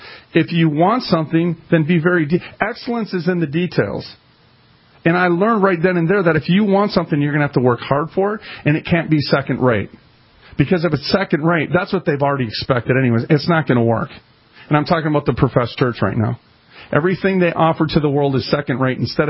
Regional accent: Minneapolis, Minnesota, United States; Now, keep in mind, I'm a kid from North Minneapolis.

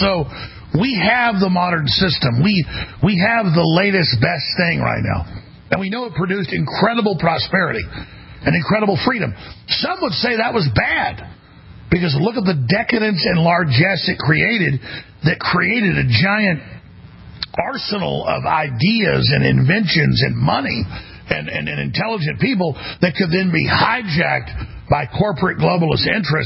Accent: United States; And that's why I'm an American, and why I defend the Republic, and why I believe in it

